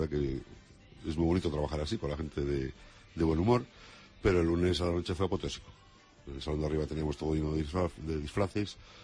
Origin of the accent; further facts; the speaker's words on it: Castile and León, Spain; now in Ourense, Spain; yo soy de Burgos allí y sobre todo en mi pueblo nunca hubo tradición de carnaval.